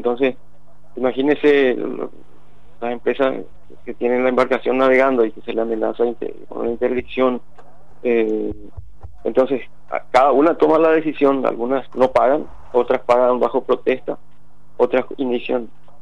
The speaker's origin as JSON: {"language": "Spanish", "country": "Paraguay"}